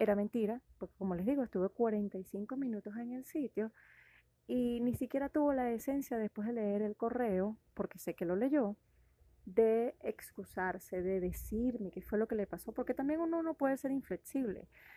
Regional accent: Caracas, Capital District, Venezuela; Yo soy caraqueña, soy venezolana

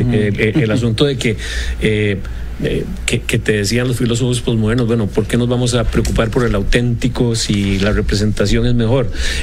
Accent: Costa Rica; los que somos ticos

